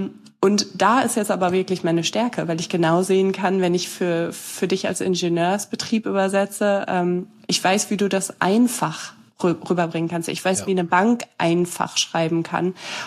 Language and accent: German; Northwest Germany, Germany; Ich komme aus Nordwestdeutschland.